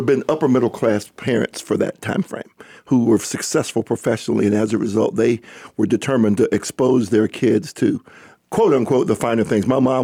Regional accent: Atlanta, Georgia, United States; Well, I am a native Atlantan. I'm what we call a Grady baby, so I'm an original from Atlanta.

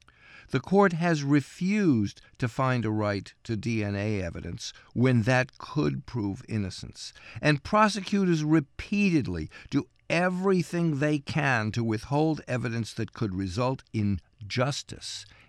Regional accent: United States; As an American who believes that we all have a right to liberty, I am both sick and outraged.

